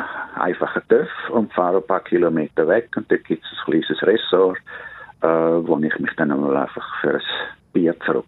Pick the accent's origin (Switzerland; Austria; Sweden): Switzerland; now in India